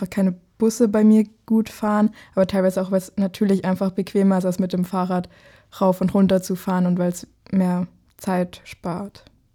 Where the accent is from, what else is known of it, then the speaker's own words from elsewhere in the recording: Thalheim bei Wels, Upper Austria, Austria; ich komme aus Thalheim bei Wels und ich gehe noch in die Schule.